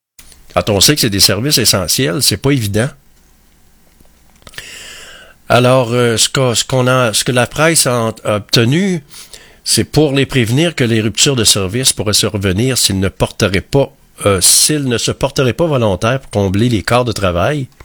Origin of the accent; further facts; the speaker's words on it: Quebec, Canada; les Québécois, on est de plus ça va, moins on est maître à la maison. On est maître chez nous, au Québec.